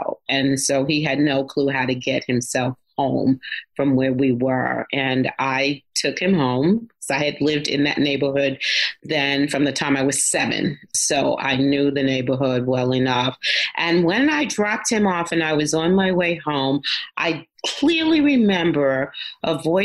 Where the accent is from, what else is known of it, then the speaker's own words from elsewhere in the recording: New York City, New York, United States; I am definitely a New Yorker.